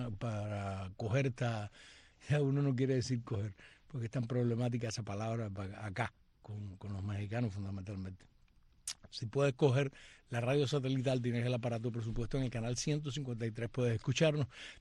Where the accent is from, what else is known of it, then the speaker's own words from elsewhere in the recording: Cuba; Soy una cubana del bien y no para el mal.